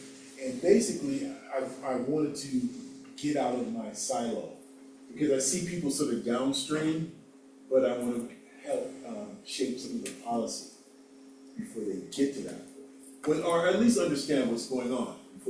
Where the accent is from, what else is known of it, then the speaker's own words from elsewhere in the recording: San Francisco, California, United States; You know, I grew up in San Francisco. There are fewer and fewer Black people here.